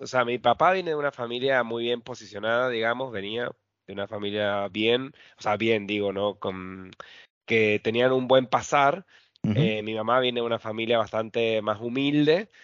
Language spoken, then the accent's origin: Spanish; San Juan, Argentina; now in Wiesbaden, Germany; soy de San Juan y vivo en Alemania, en la provincia de Hessen, en Wiesbaden.